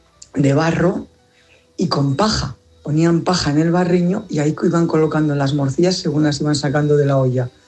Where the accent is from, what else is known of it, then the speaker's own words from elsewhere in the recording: Castile and León, Spain; Yo soy de un pueblecito de Burgos y es el aroma de mi abuela y mi madre haciendo morcillas. En la matanza que hacíamos siempre en mi pueblo y nos juntábamos toda la familia.